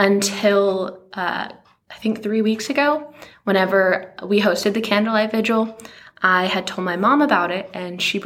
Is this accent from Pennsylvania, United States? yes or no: no; Lake of the Ozarks, Missouri, United States; I'm from Lake of the Ozarks, Missouri, and I'm currently majoring in creative writing.